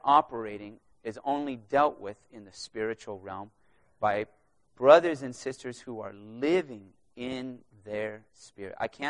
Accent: San Diego, California, United States; I'm from San Diego.

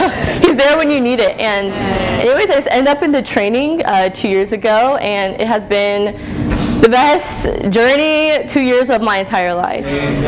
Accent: Denton, Texas, United States; I'm from Denton, Texas.

